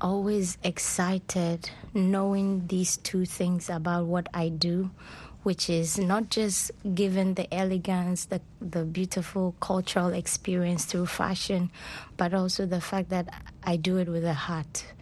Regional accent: Ghana; Well, being a Ghanaian fashion designer, or an African fashion designer for that matter, I try to let people understand the different qualities of the fabric that we use in producing garments. You know, Ghana we have our textile, you know, companies.

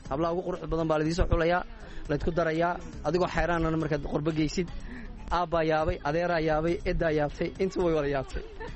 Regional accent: Djibouti; now in London, United Kingdom; Anu imika 8 sano waxaan joogaa London, Jabuuti aan ku koray, ku dhashay

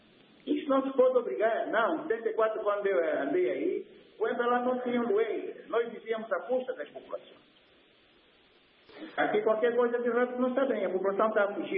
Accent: Angola; Olha, eu sou angolano.

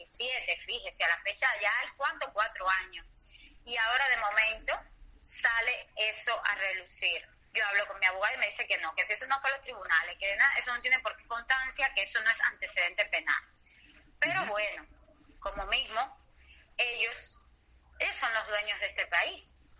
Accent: Cuba; yo estuve participando como sociedad cubana, como mujer, como madre, como artista

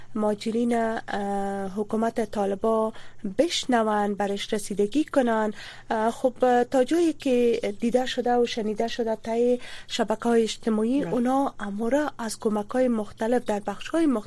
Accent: Afghanistan; ما هم افغان هستیم

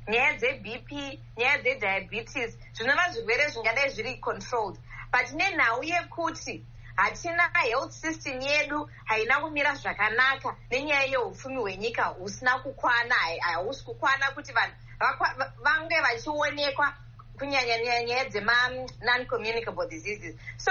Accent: Zimbabwe; born or raised there

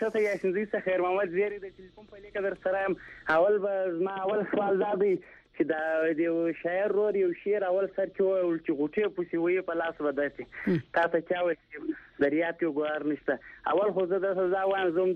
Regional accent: Paktika, Afghanistan; now in Iran; بلې زه د پکتیکا يم، د جانخیل د ولسوالۍ

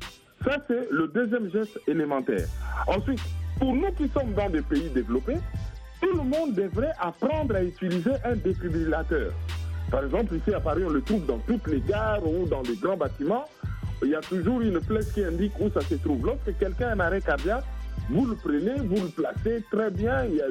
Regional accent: Kinshasa, DR Congo; en Afrique, nous, quand on était jeunes à Kinshasa

